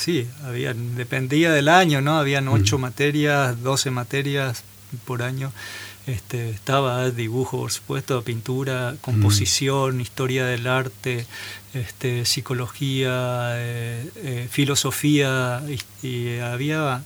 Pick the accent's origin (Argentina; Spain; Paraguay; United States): Argentina; Monte Carlo, Misiones; now in Posadas, Argentina; Sí, yo nací en Monte Carlo, bueno, hice ahí la escuela primaria, secundaria, después vine a Posadas, hice la carrera de dibujo y pintura acá y me quedé a vivir.